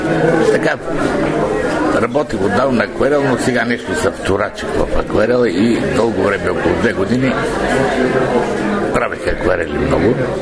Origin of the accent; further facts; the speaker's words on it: Kardzhali Province, Bulgaria; Аз идвам от Кърджалийско, едно сиропиталище.